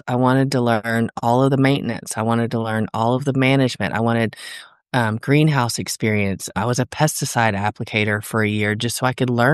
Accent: Tennessee, United States; I grew up in Tennessee, gardening and playing in the woods with all the neighbor kids

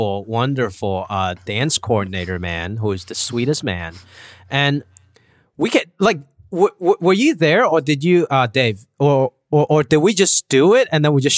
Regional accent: Hong Kong; now in United States; I was an immigrant. You know, I came from Hong Kong

